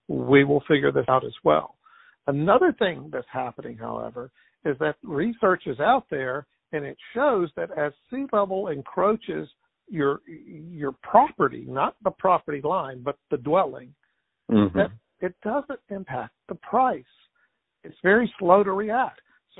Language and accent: English; Alabama, United States; I'm originally from Alabama, so one of those areas, ironically, is in Gulf Shores, Alabama.